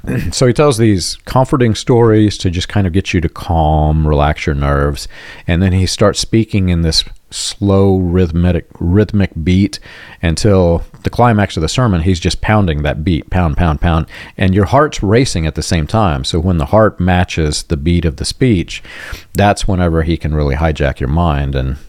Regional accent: United States; because we're from America, you go down and you think, that's not real.

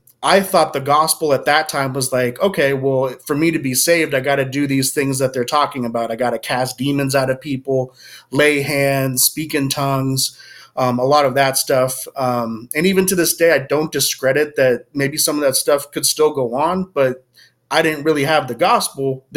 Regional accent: San Antonio, Texas, United States; I'm from San Antonio, Texas.

